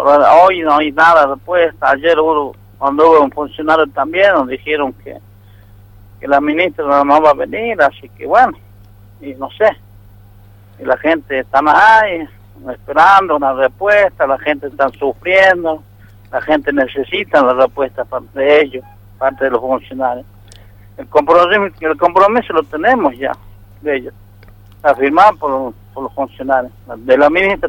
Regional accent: Tres Lapacho, Salta, Argentina; Yo soy de Tres Lapacho.

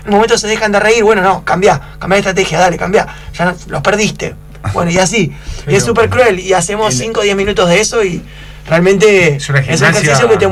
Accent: Argentina; cómo somos los argentinos

